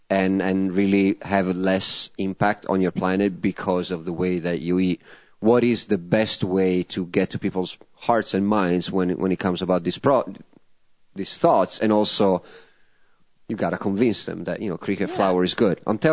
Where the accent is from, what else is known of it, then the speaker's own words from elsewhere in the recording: Tuscany, Italy; now in United States; I grew up in Tuscany. I always knew where my meat came from. When I moved to California, all of a sudden, I did not have farms around.